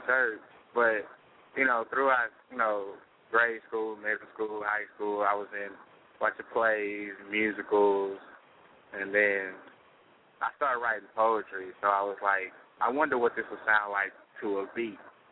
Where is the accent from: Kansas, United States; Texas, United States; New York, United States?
Texas, United States; Houston; I'm from Houston, Texas. You know, born and raised.